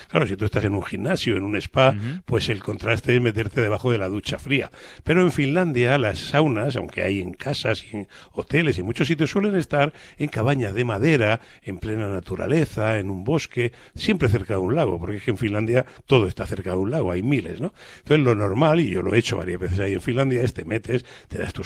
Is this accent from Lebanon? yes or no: no; Murcia, Region of Murcia, Spain